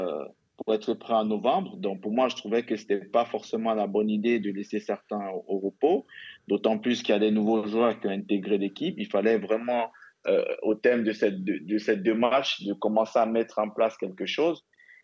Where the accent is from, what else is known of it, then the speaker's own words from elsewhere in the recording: Cameroon; N'oubliez pas que je suis Camerounais, il y a aussi mon petit côté Camerounais qui prend le dessus